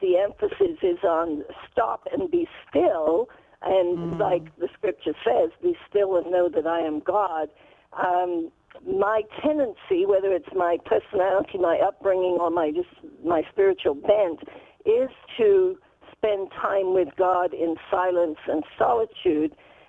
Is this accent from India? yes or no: no; United Kingdom; moved away as an adult; now in United States; being British, which I am, I don't have much accent left, but I think I was raised in a very different culture with a very different mindset, plus my own personal story of coming to America at 22